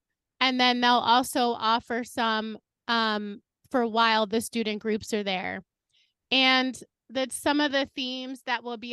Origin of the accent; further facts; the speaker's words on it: New York City, New York, United States; And to be honest, as a New Yorker, it's sad. I didn't even really know this is happening. But in my defense, New York City has so many things going on.